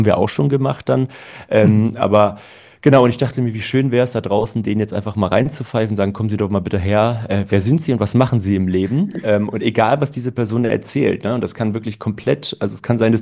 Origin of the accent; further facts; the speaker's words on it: Berlin, Germany